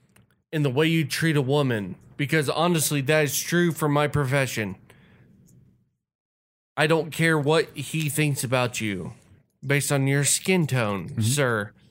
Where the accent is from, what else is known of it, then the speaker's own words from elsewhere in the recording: South Carolina, United States; So part of that growing up in the South, when you move away from that is when you start learning how people think about the South